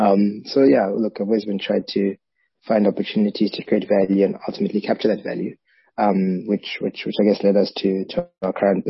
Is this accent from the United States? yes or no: no; South Africa; I grew up in South Africa, parents are Ugandan by origin. And I've worked across the continent and around the world.